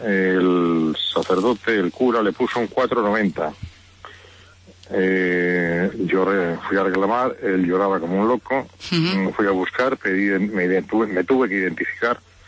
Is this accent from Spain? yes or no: yes; Madrid, Community of Madrid, Spain; porque estábamos en Madrid destinados, yo soy madrileño.